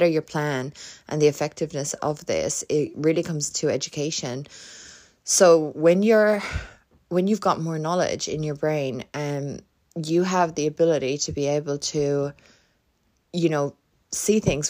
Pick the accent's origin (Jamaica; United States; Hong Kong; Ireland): Ireland; now in Australia; I'd also lived over this side of the world, you know, because I come from Ireland